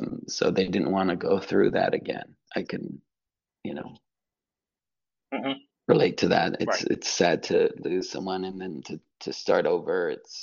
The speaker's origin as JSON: {"language": "English", "region": "California", "country": "United States", "said": "I'm from California"}